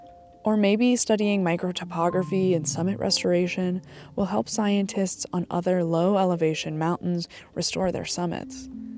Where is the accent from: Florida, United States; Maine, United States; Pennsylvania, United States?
Maine, United States; I grew up in Down East Maine and spent much of my childhood outside in nature, out in the woods behind my house, on cobble granite beaches, and hiking in Acadia.